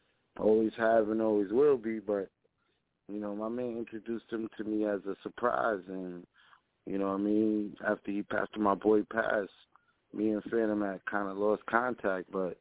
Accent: New York, United States; Well, I come from Long Island, you know what I mean?

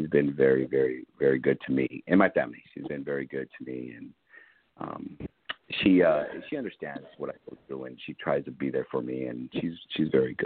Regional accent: Los Angeles, California, United States; I was born and raised in East LA, and I see it different.

